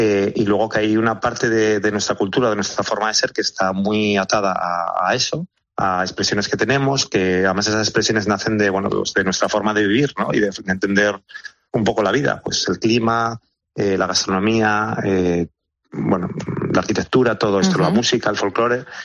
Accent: Oviedo, Asturias, Spain; yo crecí en Oviedo. Bueno, viví en el centro de Oviedo, y la relación que yo tenía, por ejemplo, con la cultura asturiana, incluso con el asturiano, era un poco, pues yo ahora que lo veo en perspectiva, equivocada.

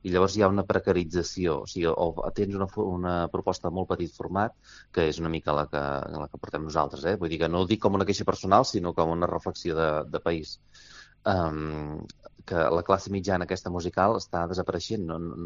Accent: Catalonia, Spain; que viuen a la zona d'on soc jo, que és de la Garrotxa

